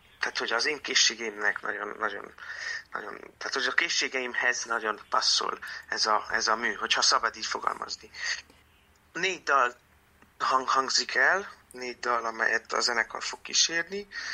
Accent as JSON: {"language": "Hungarian", "town": "Târgu Mureș", "region": "Mureș County", "country": "Romania", "moved": "yes", "said": "én Erdélyből, Marosvásárhelyről, mikor Budapestre kerültem a tanulmányaim során"}